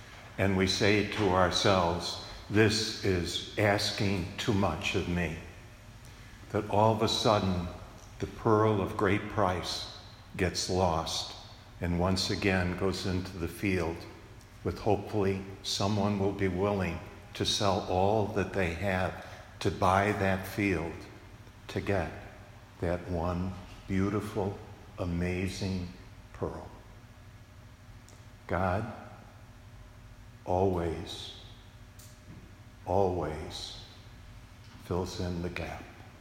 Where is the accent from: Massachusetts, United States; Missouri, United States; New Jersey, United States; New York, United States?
New York, United States; Syracuse; That's not what I grew up with in Syracuse, New York, with my diocesan priest.